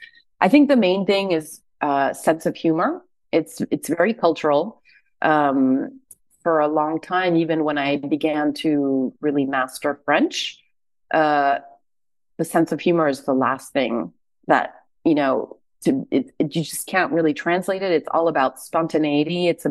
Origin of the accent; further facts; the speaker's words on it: Guatemala; first language Spanish; English is a second language; also born or lived in United States; I grew up basically bilingual. Even though I was born in the States, we moved to Guatemala when I was only a few months old. And so my first language was really Spanish.